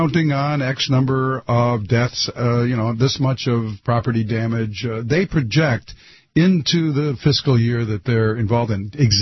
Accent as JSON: {"language": "English", "town": "Detroit", "region": "Michigan", "country": "United States", "tie": "born or raised there", "said": "I was born in Detroit, went to school in Detroit, a party in Detroit all the time."}